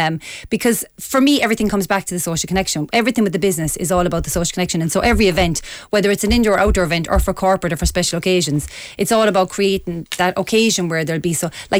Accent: Cork, Munster, Ireland; Yeah, I'm from Cork and I'm very clever.

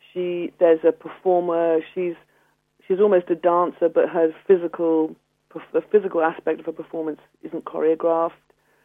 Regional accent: Ireland; certainly when I grew up in Ireland, there was a lot of disciplining in schools.

